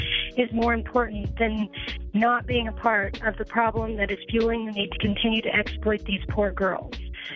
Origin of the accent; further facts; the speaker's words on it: Omaha, Nebraska, United States; from Omaha, Nebraska.